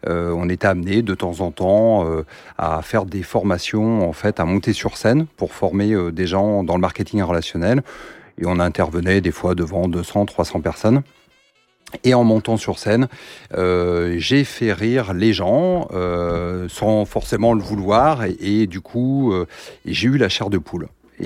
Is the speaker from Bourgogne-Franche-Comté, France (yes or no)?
yes; Nevers, Bourgogne-Franche-Comté, France; moi je suis originaire de Nevers.